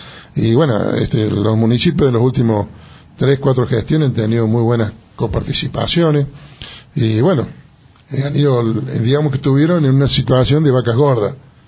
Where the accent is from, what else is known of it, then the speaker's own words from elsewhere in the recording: Jesús María, Córdoba, Argentina; yo nací en Jesús María, creía en Jesús María, tenía que Jesús María.